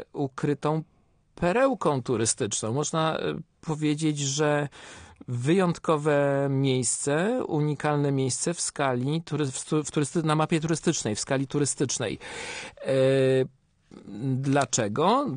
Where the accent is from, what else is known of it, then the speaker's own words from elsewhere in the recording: Łódź, Łódź Voivodeship, Poland; Urodziłem się w Łodzi, to prawda. Całe życie tutaj mieszkam. Z nielicznymi wyjątkami wyjazdów zagranicznych.